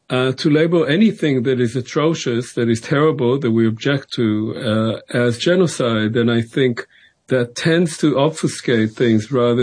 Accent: Israel; I grew up in Israel. I grew up surrounded by Holocaust survivors.

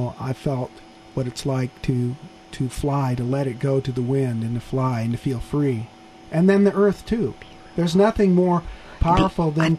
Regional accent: Los Altos Hills, California, United States; I was raised in Los Altos Hills on the orchards.

